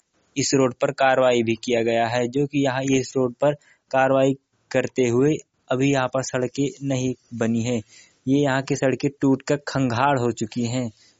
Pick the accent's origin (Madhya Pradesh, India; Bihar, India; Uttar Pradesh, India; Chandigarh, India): Uttar Pradesh, India; Ambedkar Nagar; अंबेडकर नगर का रहने वाला हूँ।